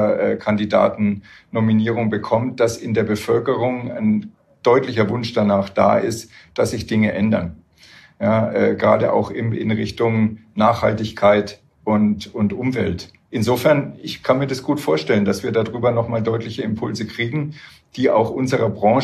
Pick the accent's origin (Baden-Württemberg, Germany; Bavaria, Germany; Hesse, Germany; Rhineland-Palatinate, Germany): Bavaria, Germany; Würzburg; ich komme aus Würzburg, da ist es hügelig